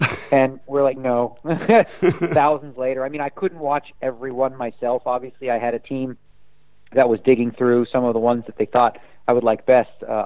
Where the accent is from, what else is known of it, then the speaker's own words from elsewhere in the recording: Toronto, Ontario, Canada; now in United States; I was born and raised in Toronto